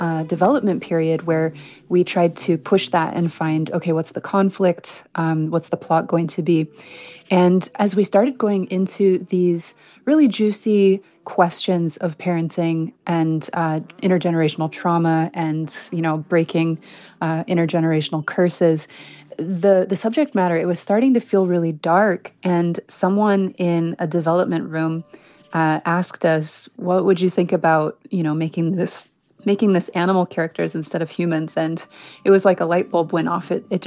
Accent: Oregon, United States; It was based on something really personal, growing up in Oregon, going to the beach with my family, and how special it was just to all be together.

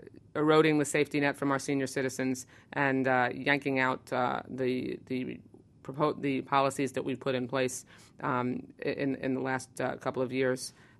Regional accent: Florida, United States; I am from Florida.

